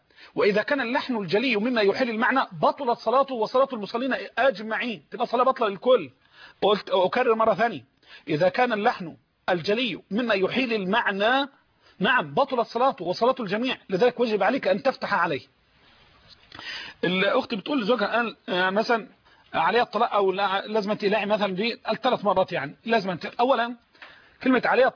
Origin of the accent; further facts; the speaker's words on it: Dakahlia, Egypt; في قريتي ديم الشلت مركز ذكرنا الزقالية، ديم الشلت مركز ذكرنس دقالية بلدي دي مشلت